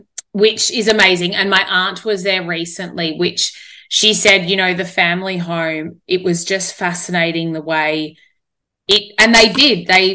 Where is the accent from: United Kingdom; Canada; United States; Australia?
Australia; born there; I said, you're not, because you were born there and I'm born here. And my father's Australian.